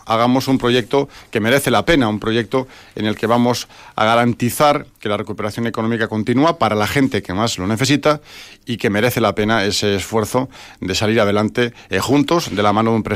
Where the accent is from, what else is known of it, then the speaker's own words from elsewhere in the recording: Vitoria, Basque Country, Spain; yo lo veo como vitoriano, lo veo aquí desde mi tierra.